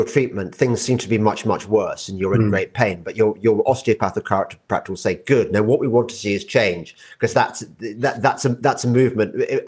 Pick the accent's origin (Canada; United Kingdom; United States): United Kingdom; West Midlands; I come from the Midlands. My dad is Birmingham, my mother's Black Country.